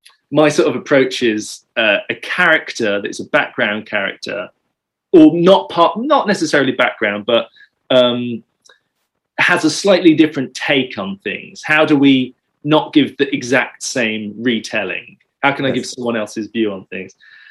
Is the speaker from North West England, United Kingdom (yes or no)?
no; Birmingham, West Midlands, United Kingdom; Well, I'm originally from Birmingham